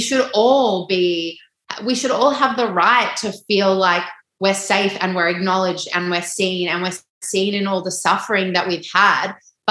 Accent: Australia; We are Australian. We are living on this land. This is our battle.

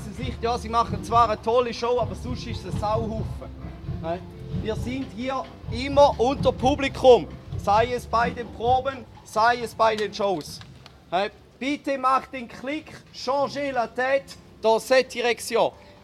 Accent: Switzerland; wenn wir auftreten als stolze Schweizer Bürger, comme des citoyens fiers de notre pays

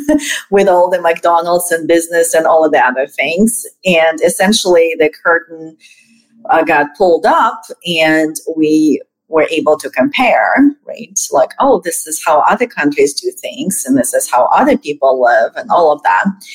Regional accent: Moscow, Russia; English is a second language; So I lived in Moscow and I was born in the Soviet Union, but I was living there when Soviet Union became Russian Federation and the doors opened

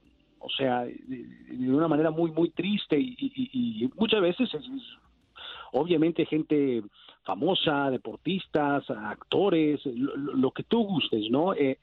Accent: Los Angeles, California, United States; Somos de Los Ángeles, crecimos con el icónico Kobe Bryant, con sus partidos, con sus campeonatos.

